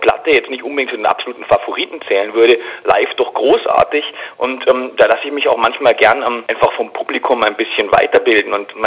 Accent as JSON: {"language": "German", "town": "Bayreuth", "region": "Bavaria", "country": "Germany", "tie": "born there", "said": "da ich gebürtiger Bayreuther bin"}